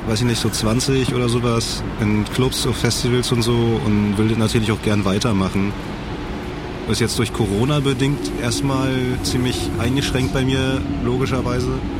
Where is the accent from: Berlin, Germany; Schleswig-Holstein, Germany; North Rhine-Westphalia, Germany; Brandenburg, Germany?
Berlin, Germany; Ich komme aus Berlin, bin in Berlin geboren